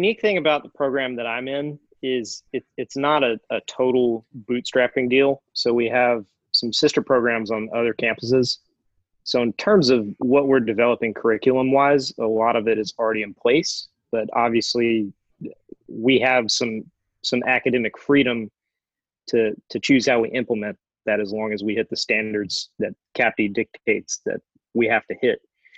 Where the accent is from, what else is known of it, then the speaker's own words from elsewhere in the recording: Augusta, Georgia, United States; now in Atlanta, United States; I'm from Augusta originally.